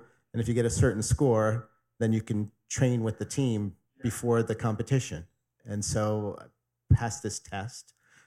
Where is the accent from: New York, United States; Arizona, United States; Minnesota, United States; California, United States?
New York, United States; Staten Island; So I grew up in Staten Island, as you said. You know, the first person in my family ever go to college. My parents had me when they were 20 years old.